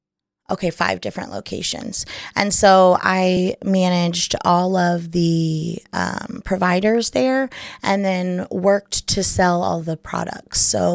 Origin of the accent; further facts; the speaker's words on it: Fulton, Missouri, United States; also born or lived in South Carolina / Iceland; Majority of my youth was spent in a small town, Fulton, Missouri.